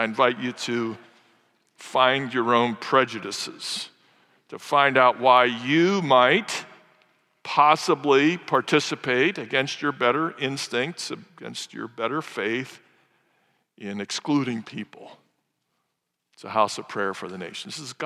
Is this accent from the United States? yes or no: yes; St. Louis, Missouri, United States; I come from St. Louis, and unlike places like Birmingham, which offer choice, you can either love the Crimson Tide or the Auburn Tigers, you can choose.